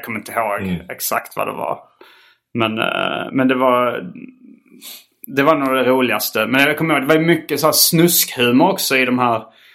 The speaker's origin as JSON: {"language": "Swedish", "town": "Lund", "region": "Skåne", "country": "Sweden", "tie": "born or raised there", "said": "Du och jag har vuxit upp i Lund."}